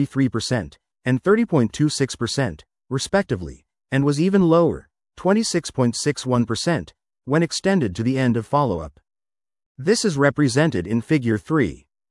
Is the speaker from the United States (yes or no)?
no; Melbourne, Victoria, Australia; In my hometown of Melbourne, Victoria